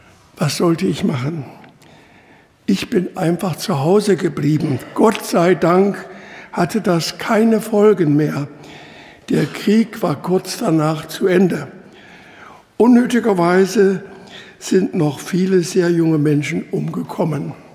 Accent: Kassel, Hesse, Germany; Ja, ich bin in Kassel geboren und aufgewachsen.

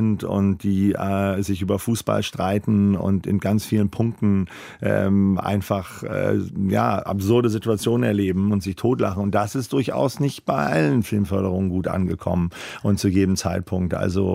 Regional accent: Northern Germany, Germany; ich bin ja Norddeutscher

